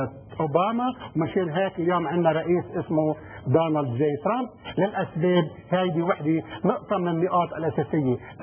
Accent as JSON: {"language": "Arabic", "country": "Lebanon", "lives_now": "United States", "said": "اما نحن كلبنانيين في الولايات المتحدة، اما من جذور لبنانية، عندنا شو بعد نقدر نقدم للبنان؟"}